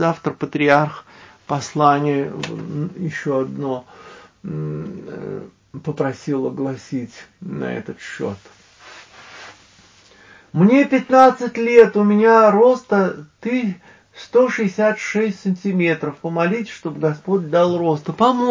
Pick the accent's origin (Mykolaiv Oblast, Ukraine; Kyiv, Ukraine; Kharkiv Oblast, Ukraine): Kharkiv Oblast, Ukraine; Kharkiv; born there; Я родилась в Харькове, мне все это очень больно